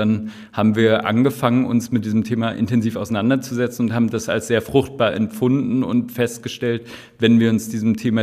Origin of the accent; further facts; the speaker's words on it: Berlin, Germany; also born or lived in Göttingen; Ich bin gebürtiger Berliner und habe es nur einmal aus Berlin rausgeschafft zum Studium. Bin ich nach Göttingen gegangen und habe da 5 Jahre verbracht und bin dann aber wieder auch zurück nach Berlin gekommen